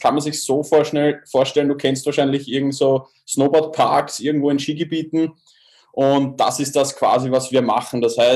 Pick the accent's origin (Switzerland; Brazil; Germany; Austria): Austria; Baden, Lower Austria; ich komme aus dem schönen Baden in der Nähe von Wien